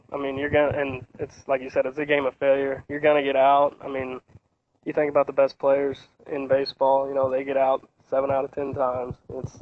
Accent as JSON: {"language": "English", "town": "Lynn", "region": "Missouri", "country": "United States", "said": "I'm from Lynn, Missouri, which is close to Jefferson City. It's a real small town."}